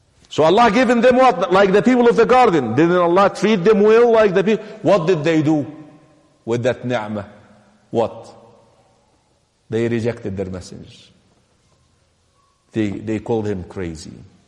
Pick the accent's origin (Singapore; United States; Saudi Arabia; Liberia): Saudi Arabia; Mecca, Makkah Province; Except when they find out that you're from Quraysh. I'm from Mecca.